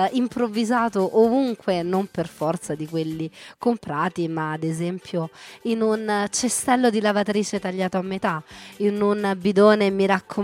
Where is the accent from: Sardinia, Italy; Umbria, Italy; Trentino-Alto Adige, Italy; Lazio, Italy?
Lazio, Italy; Rome; siamo romani